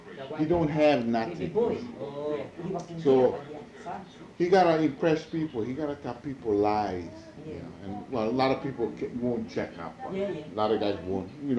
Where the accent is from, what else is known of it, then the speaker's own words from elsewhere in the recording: Pune, Maharashtra, India; you might be kidding other people, but I'm from Pune.